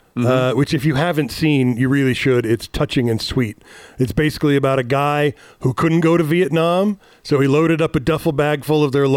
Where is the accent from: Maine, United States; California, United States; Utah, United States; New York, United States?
Utah, United States; when it came up that I was from Utah, sooner or later somebody'd want to talk about the fight against gerrymandering.